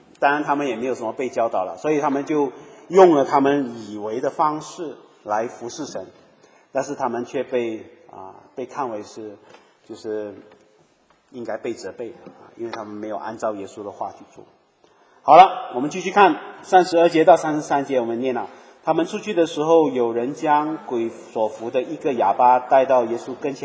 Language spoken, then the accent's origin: Chinese; Malaysia